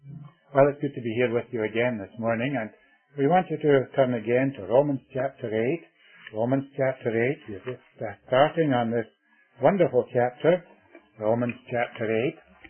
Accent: Canada; I come from Canada

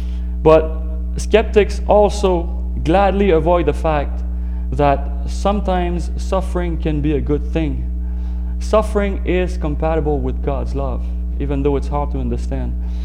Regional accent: Edmonton, Alberta, Canada; Actually, from Edmonton. I'm from Edmonton.

